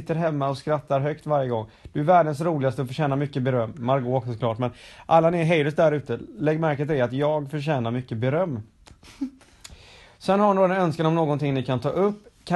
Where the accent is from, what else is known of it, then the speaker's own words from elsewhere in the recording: Gothenburg, Västra Götaland County, Sweden; det är ju för att jag är göteborgare.